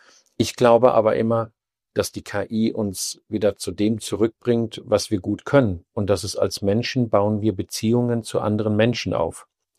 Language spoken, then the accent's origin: German; Hagen, North Rhine-Westphalia, Germany; now in Meissen, Germany; Und ich komme aus Hagen bei Dortmund in Westfalen und bin jetzt wohnhaft in Meißen in Ostdeutschland.